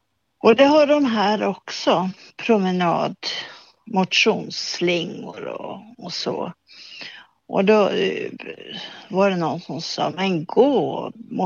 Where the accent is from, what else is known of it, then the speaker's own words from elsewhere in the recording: Dalarna County, Sweden; now in Tärnsjö, Sweden; Och jag är uppvuxen på landet i Dalarna.